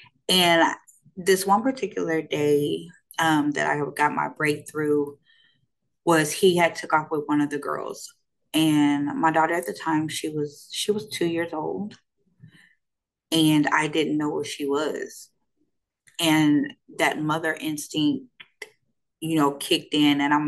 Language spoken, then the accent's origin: English; Dallas, Texas, United States; Okay, I'm from Dallas, Texas. I'm a little country girl. I grew up in an environment where abuse was always around.